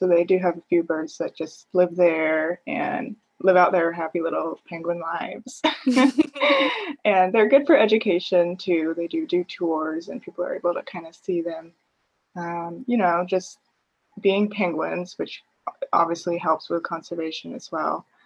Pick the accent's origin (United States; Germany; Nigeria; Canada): United States; California; but I grew up in California, so they were always just this sort of faraway thing